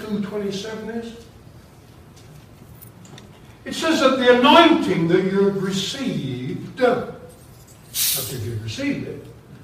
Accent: England, United Kingdom; Well, I'm from England.

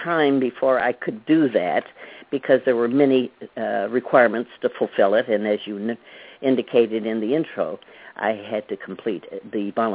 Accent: Auburn, New York, United States; After all, I grew up in Auburn. It's a maximum prison. It's right here in the heart of Auburn, and I lived in a house actually right across the street from the warden

